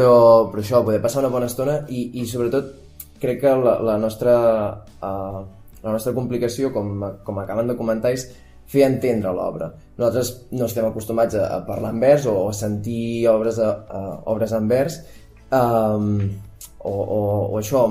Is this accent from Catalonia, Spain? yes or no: yes; Pineda de Mar, Catalonia, Spain; now in Sant Quirze, Spain; jo sóc nou a Sant Quirze i jo havia format part dels Pastorets al meu poble d'origen, a Pineda de Mar